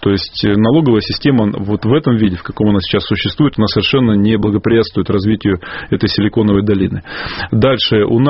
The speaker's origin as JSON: {"language": "Russian", "region": "Siberia", "country": "Russia", "said": "потому что я сам сибиряк"}